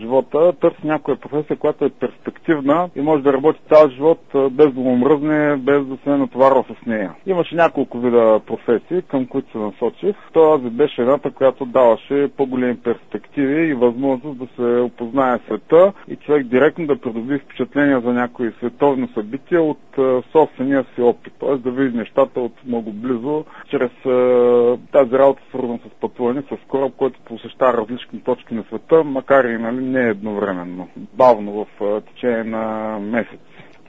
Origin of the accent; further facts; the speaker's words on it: Popovo, Targovishte Province, Bulgaria; Аз имам добро възпитание от моето родно място, град Попово, откъдето съм излязъл.